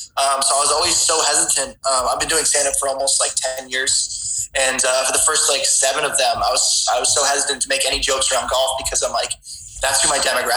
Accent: Barnstable, Massachusetts, United States; Dude, I grew up on Cape Cod, so it was, like, in Barnstable.

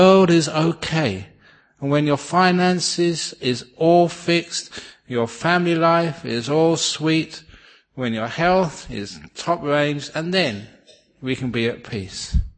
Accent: England, United Kingdom; I still remember as a kid growing up in England

